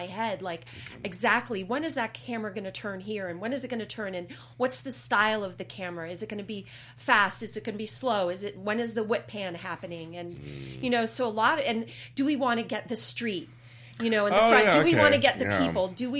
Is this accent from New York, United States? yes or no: yes; New York, United States; now in Los Angeles, United States; I'm a New Yorker. I've been in the theater forever, and I moved out to LA 2 years ago